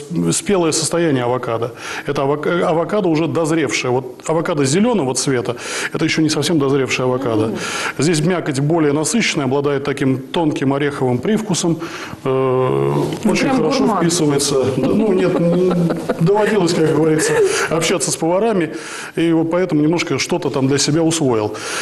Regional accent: Tula, Tula Oblast, Russia; Да, я коренной туляк.

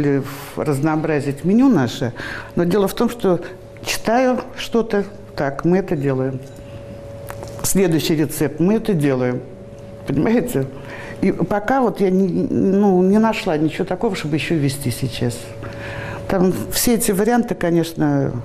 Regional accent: Saint Petersburg, Russia; Я питерская.

